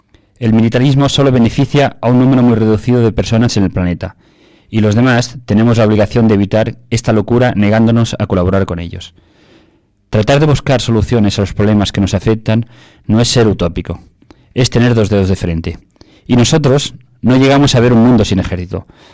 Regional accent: Bellmunt, Catalonia, Spain; Doncs bona tarda … de Bellmunt, com us ha dit l'Oriol

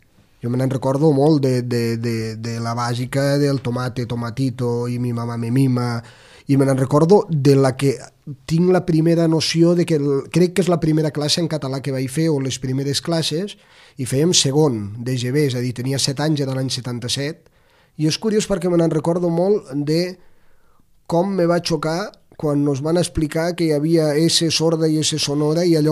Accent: Barcelona, Catalonia, Spain; born there; A veure, jo soc, el carnet d'identitat hi diu que vaig néixer a Barcelona

